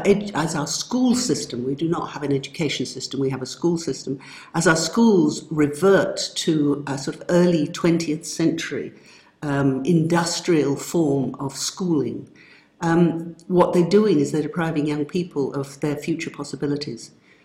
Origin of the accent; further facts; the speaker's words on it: London, United Kingdom; I grew up in London from a theatre family.